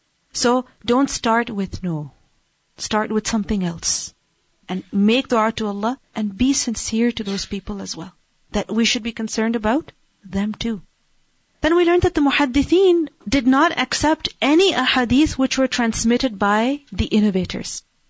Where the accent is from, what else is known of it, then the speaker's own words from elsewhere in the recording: Pakistan; I grew up in Pakistan.